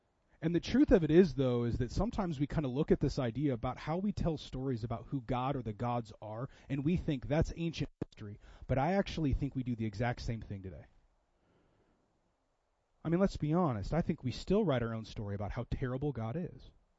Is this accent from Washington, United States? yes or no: yes; Seattle, Washington, United States; even my hometown of Seattle, it's incredibly religious.